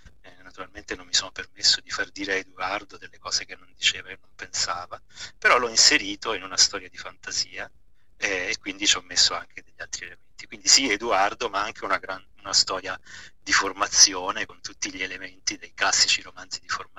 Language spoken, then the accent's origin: Italian; Taranto, Apulia, Italy; now in Milan, Italy; io sono un tarantino che vive a Milano